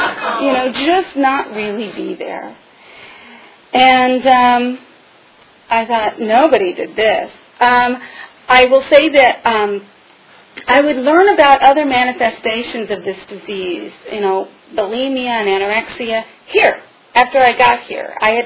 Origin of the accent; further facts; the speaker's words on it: Kentucky, United States; I mean, you know, I grew up in Kentucky. So, you know, deep fried everything.